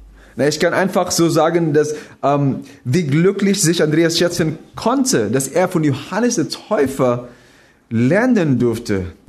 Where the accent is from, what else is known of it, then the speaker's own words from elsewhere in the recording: Philippines; German is a second language; ich komme ursprünglich aus den Philippinen. Na, man sieht das in meiner Komplexion, ich habe einen ganz perfekten braunen Ton. Nein, es ist, meine Aussprache ist auch anders.